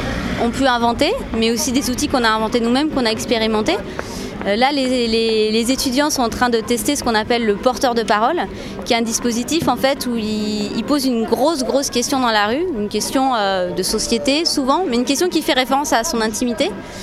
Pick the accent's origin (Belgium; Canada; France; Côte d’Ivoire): France; Tours, Centre-Val de Loire; je viens de Tours